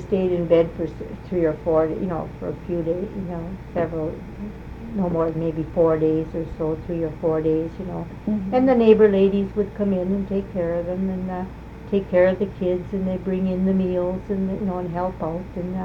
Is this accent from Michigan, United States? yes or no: yes; North Lake, Michigan, United States; maybe growing up in North Lake was more unique than in other parts of the country, you know, in other towns, I would say.